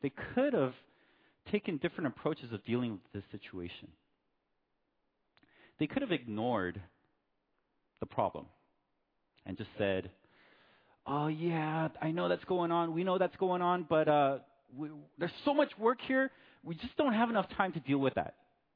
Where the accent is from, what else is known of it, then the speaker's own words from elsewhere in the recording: United States; I'm Korean-American. My parents are from Korea, but I was born in America, and I grew up in America.